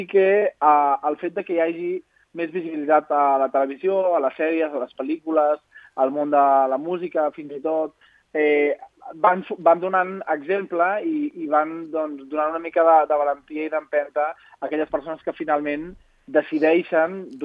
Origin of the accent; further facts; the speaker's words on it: Reus, Catalonia, Spain; born there; vaig néixer a Reus, és una ciutat de 100.000 habitants